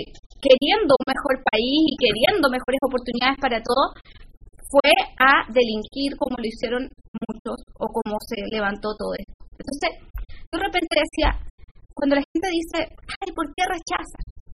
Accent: Chile; asumo mi responsabilidad como ciudadana, como chilena

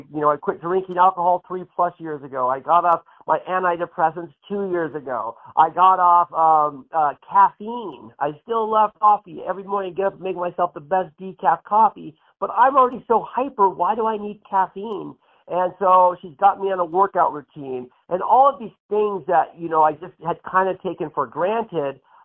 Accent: Portland, Oregon, United States; born there; And I was born in Portland, Oregon.

